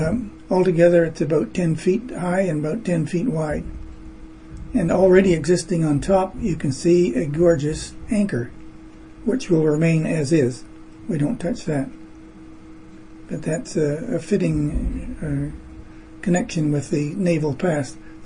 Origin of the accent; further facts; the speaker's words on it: Kingston, Ontario, Canada; I was attending the dedication of a memorial window in Kingston, Ontario, which is my hometown, in St. Paul's Anglican Church there.